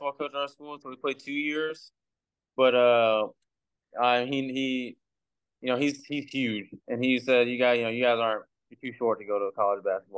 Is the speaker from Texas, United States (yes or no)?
yes; Beaumont, Texas, United States; born or raised there